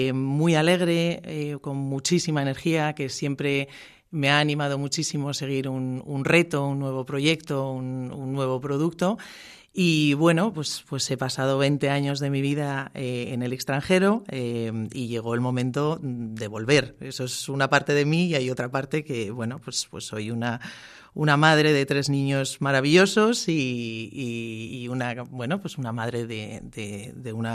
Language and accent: Spanish; La Rioja, Spain; moved away as an adult; soy una chica, una mujer de provincia, nací en La Rioja